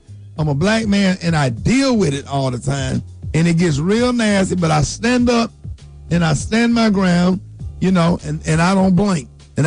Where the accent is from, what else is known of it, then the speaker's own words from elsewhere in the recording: Birmingham, Alabama, United States; See, growing up in Birmingham, Alabama, and just living in the South, I'm used to it.